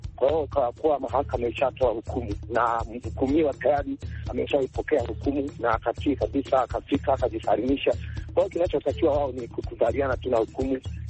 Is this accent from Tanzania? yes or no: yes; Tanzania; kijana mpoa Tanzania, natokea maeneo ya Tongo la Kifaa kama hapa nchini Tanzania.